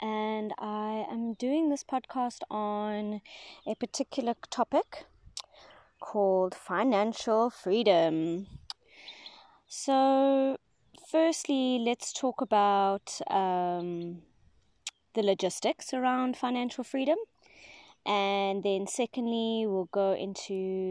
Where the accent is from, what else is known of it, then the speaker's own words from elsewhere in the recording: South Africa; I'm from South Africa, so we have a few banking systems here and I've been with all of them.